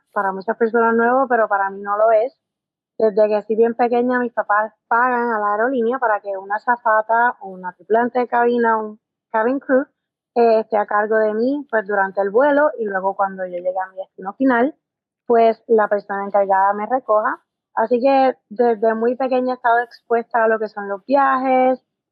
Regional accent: Ciales, Puerto Rico; Pues yo soy del pueblo de Ciales, nací y criada allí. a mucho orgullo.

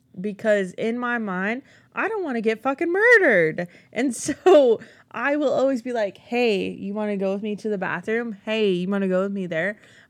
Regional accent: California, United States; Yes, because I grew up, again, this is growing up in California compared to growing up in Idaho.

